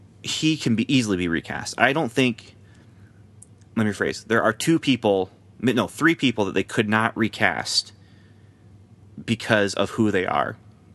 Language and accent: English; Canada; Okay. I grew up in Canada.